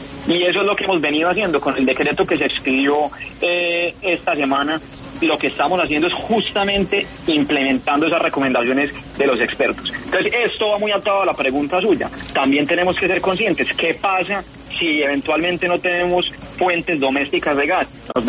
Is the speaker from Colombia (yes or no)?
yes; Colombia; hay que también pensar como colombianos